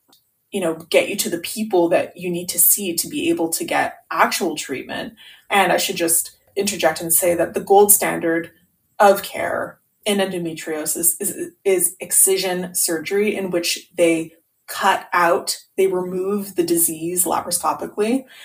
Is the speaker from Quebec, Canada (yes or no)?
yes; Quebec, Canada; You know, I'm from Quebec. I'm from a place where there are almost no family doctors, it seems.